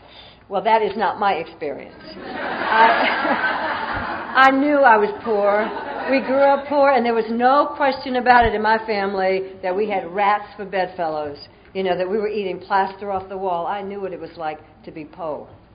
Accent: Atlanta, Georgia, United States; what I remember most about growing up as a little kid in the South, I was born in Atlanta, Georgia, growing up in the South, was I hated who I was.

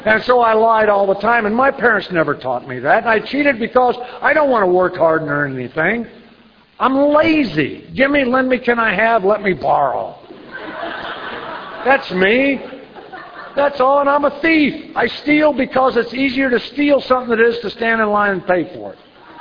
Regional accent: Danville, Illinois, United States; born there; I was born in Danville, Illinois. I had a great childhood. I played sports.

